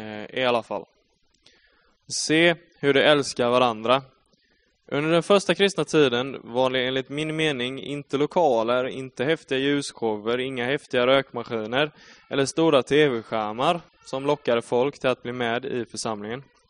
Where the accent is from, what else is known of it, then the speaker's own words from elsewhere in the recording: Skillingaryd, Jönköping County, Sweden; Jag är född och uppvuxen här i Skillingaryd. Just nu så jobbar jag på industri och som lärarvikarie på högstadiet här borta bland annat.